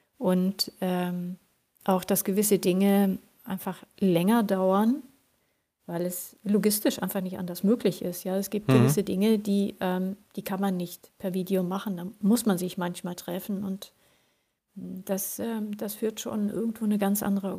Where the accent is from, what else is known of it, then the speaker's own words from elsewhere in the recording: Orust, Västra Götaland County, Sweden; German is a second language; auf der Insel, wo ich herkomme, auch von Orust an der schwedischen Westküste.